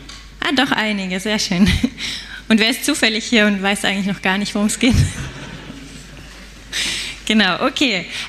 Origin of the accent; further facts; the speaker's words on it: Switzerland; now in Germany; ich bin aus der Schweiz erst seit kurzem hier